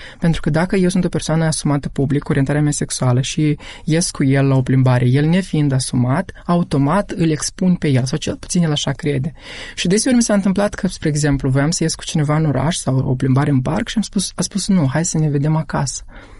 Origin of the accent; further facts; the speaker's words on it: Moldova; Ba nu, suntem aici, trăim aici, ne-am născut aici.